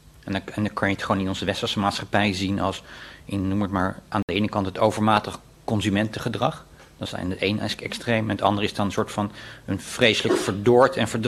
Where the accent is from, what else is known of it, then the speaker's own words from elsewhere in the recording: The Hague, South Holland, Netherlands; Ja, ik kom oorspronkelijk uit Den Haag. Ik ben geboren en getogen in Den Haag.